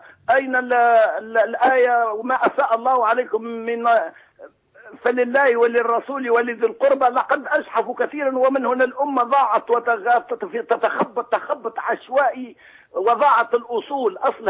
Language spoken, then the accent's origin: Arabic; Tunisia